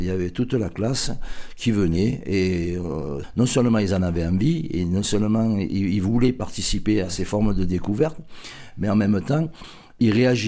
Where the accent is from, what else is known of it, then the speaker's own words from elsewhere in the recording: Marseille, Provence-Alpes-Côte d'Azur, France; Je suis un Marseillais de pure souche, je suis né dans le quartier de la Capelette en 1951